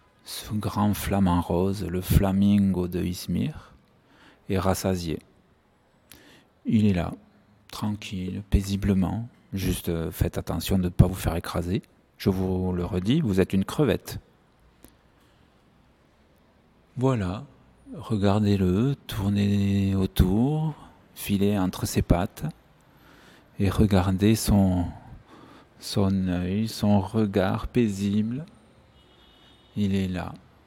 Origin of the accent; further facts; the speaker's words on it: Toulouse, Occitanie, France; accent: Toulouse; le rose de Toulouse, avec notre accent, c'est le rose. Et depuis quelques années, à Toulouse